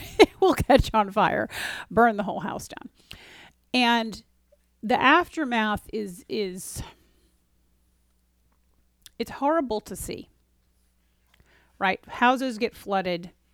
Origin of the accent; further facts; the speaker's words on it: Florida, United States; I grew up in Florida. This is like very strange.